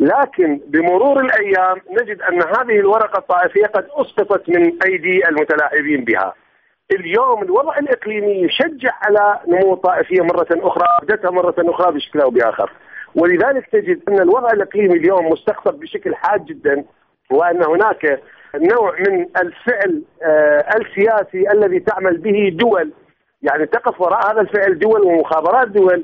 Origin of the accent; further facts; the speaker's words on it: Iraq; علينا أن نتمسك بالوعي الذي أظهرناه كعراقيين كشعب كمواطنين